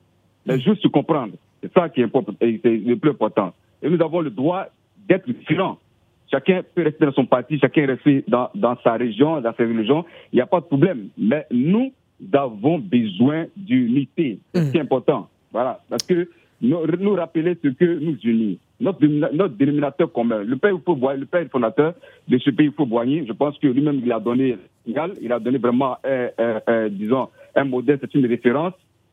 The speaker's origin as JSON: {"language": "French", "town": "Fouet Diékro", "country": "Côte d’Ivoire", "lives_now": "Abidjan, Côte d’Ivoire", "said": "Je suis Abidjan. Ah, Abidjan. Je viens de Fouet Diékro."}